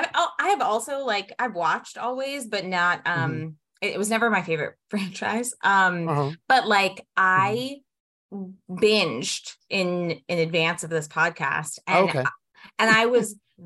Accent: Maryland, United States; I grew up in Maryland.

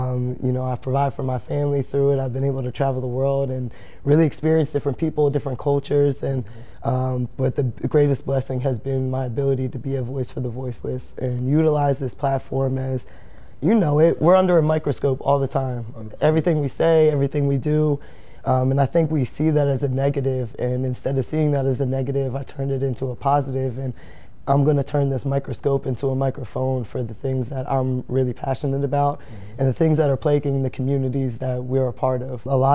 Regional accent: Philadelphia, Pennsylvania, United States; growing up in Philly and being a Sixers fan through and through

